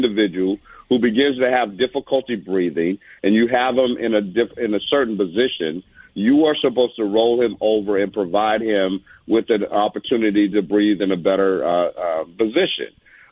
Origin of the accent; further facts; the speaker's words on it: the South, United States; I grew up in the South